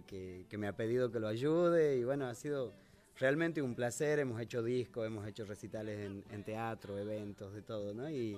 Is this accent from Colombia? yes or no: no; Humahuaca, Jujuy, Argentina; soy Jujuy, pero... nacido en Humahuaca, nacido, malcriado y criado ahí en ese pueblo. He tenido la suerte de vivir hasta mis 22 años, así que he tenido mucho tiempo de transcurrir en ese pueblo